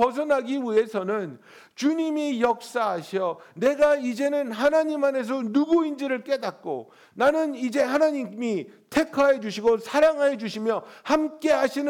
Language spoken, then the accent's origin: Korean; South Korea; 제가 어렸을 때 살던 한국은 그런 게 아니었어요.